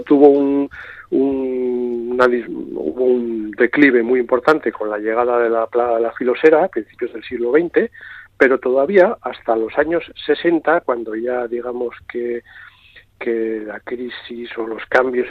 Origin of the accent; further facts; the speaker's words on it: Pamplona, Navarre, Spain; born there; yo soy nacido en Pamplona uh-huh. y, bueno, pues por parte de... También por parte de padre o por parte de madre, pues de la cuenca de Pamplona